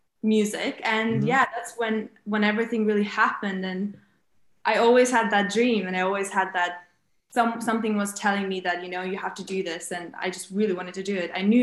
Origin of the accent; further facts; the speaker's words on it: Latvia; English is a second language; So I'm originally from Latvia. Don't know if you know where that is. It's a country in Europe, in Baltic states. So I'm from Latvia. I grew up in a small town, I would say.